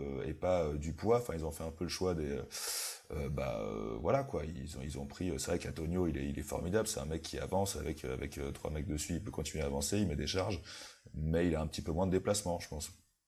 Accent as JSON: {"language": "French", "country": "France", "said": "même si je suis français et que du coup mon rapport aux Anglais est toujours un peu compliqué"}